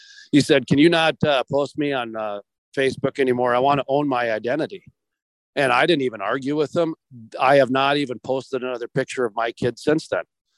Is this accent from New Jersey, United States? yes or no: yes; New Jersey, United States; Hey man, it's okay. I'm from New Jersey.